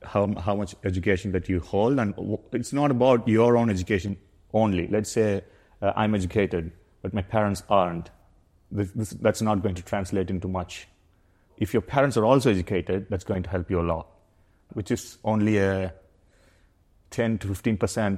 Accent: Tamil Nadu, India; in the southernmost part of Tamil Nadu, I'm from South India

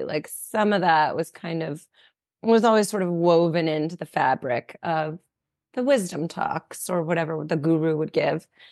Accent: the South, United States; because I grew up in the South, and the paradigm in the South is the way to popularity

